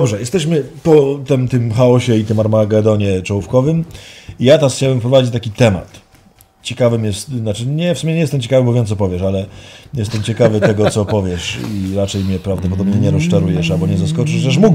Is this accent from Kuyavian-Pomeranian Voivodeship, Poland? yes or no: no; Silesian Voivodeship, Poland; Na mnie się mówi medalik. Jestem z Częstochowskiego.